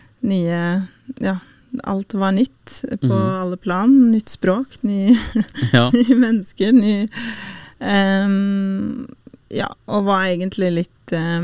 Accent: Kosovo; now in Norway; Jeg jo da født og oppvokst I Kosovo, og var også I Kosovo gjennom hele krigen I 1999.

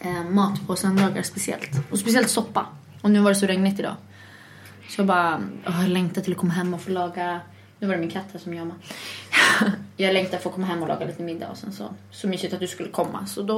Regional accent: Falun, Dalarna County, Sweden; Ja, jag kommer från Falun.

